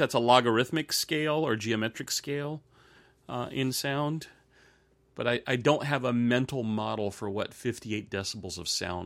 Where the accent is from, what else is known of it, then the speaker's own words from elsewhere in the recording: Germany; So growing up in Germany, my grandfather used to say that it takes 7 minutes to pour a Pils, right?